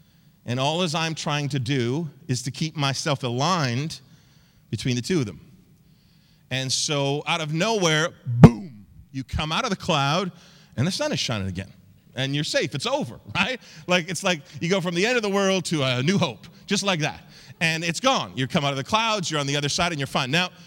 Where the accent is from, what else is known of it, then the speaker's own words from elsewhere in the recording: the Maritimes, Canada; Now, I grew up in the Maritimes, so I'm used to driving in dense fog